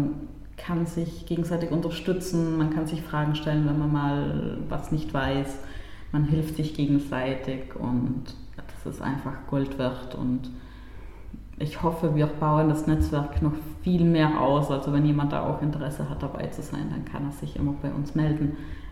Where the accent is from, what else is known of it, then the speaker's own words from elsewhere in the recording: Italy; Ich komme ja auch aus Italien